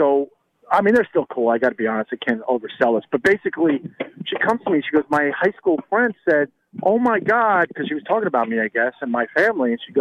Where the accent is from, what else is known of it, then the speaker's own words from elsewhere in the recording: New York, United States; also born or lived in Boston; So, born and raised on Long Island, so I'm a Jets fan.